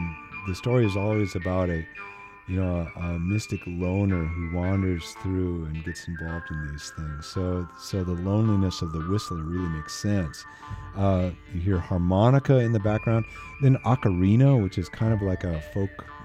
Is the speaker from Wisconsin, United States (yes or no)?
no; Minnesota, United States; accent: Minnesota; growing up in Minnesota, this is really dear to my heart, the movie Fargo. Yeah, when I was growing up, we actually had that Minnesota accent that they're making fun of.